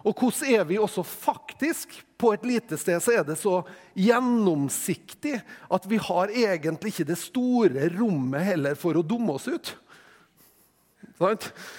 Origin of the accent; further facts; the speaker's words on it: Tingvoll, Møre og Romsdal, Norway; Og så er jeg jo fra Tingvoll, det jo liksom nede i fjorden